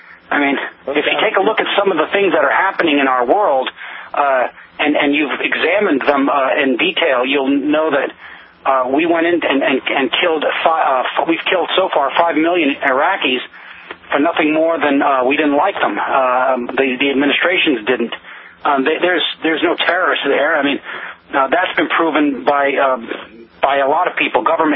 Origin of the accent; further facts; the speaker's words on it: United States; now in France; I live in France, and I don't tell people I'm an American unless pushed.